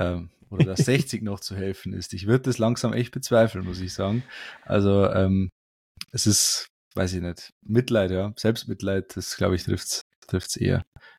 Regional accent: Bavaria, Germany; als Niederbayer, aber ich bin ja im Exil.

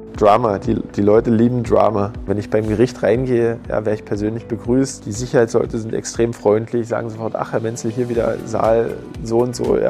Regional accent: Görlitz, Saxony, Germany; aus Görlitz. Bin hier geboren auch. Jetzt mittlerweile 36 Jahre alt

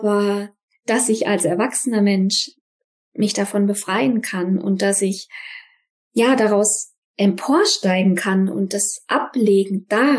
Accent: North Rhine-Westphalia, Germany; Es ist auch nicht weit zu meiner Heimat, Siegerland. Ich bin noch so ein bisschen familienverwurzelt, deswegen bin ich nicht allzu weit weg.

